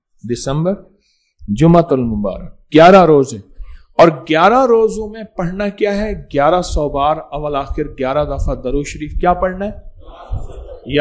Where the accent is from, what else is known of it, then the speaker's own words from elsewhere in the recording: Haveli, Azad Kashmir, Pakistan; حویلی میں, میرا آبائی شہر ہے حویلی میں